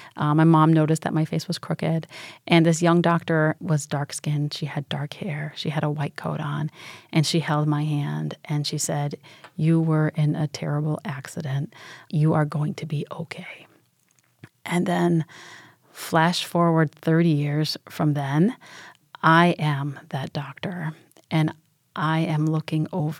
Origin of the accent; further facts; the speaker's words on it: Royal Oak, Michigan, United States; So I grew up in Royal Oak, Kimball High School, and we had a really active environmental club.